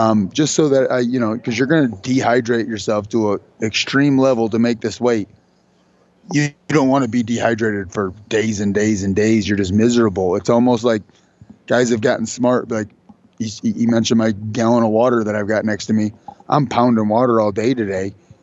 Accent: Toledo, Ohio, United States; Born and raised in Toledo, Ohio. So kind of Toledo is Detroit's little brother.

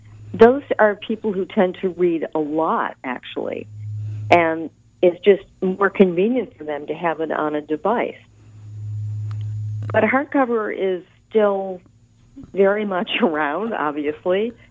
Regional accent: Michigan, United States; now in New York, United States; But there's also the reality that I grew up in Michigan. I'm a Midwesterner by birth, and I chose to come here.

